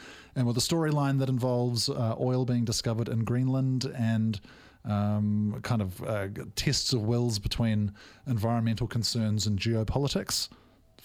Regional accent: New Zealand; one of the true joys of this show as a Kiwi is watching the two leads, both being New Zealanders

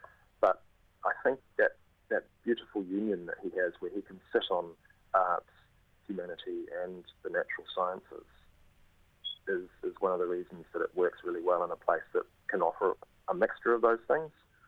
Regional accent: West Auckland, Auckland, New Zealand; I grew up in West Auckland and it resonated with me so strongly.

